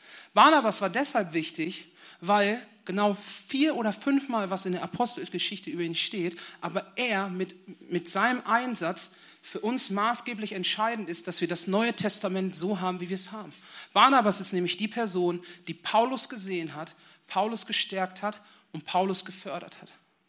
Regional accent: North Rhine-Westphalia, Germany; in meiner alten Gemeinde, ich komme aus der Nähe von Bielefeld

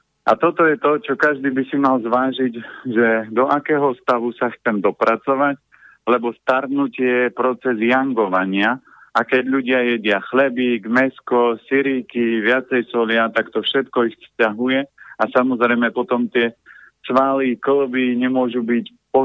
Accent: Žilina Region, Slovakia; A ja hovorím, pochádzam z Oravy

